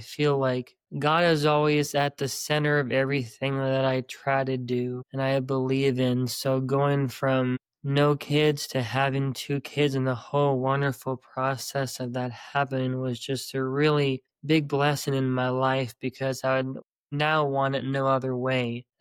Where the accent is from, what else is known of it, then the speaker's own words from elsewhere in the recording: Canada; also born or lived in Ohio; now in North Carolina, United States; we lived in Canada for about 9 years. So I was raised in Canada for the majority of my childhood. And then we moved to Ohio for 5 years. And then now we're in North Carolina for about 18 plus years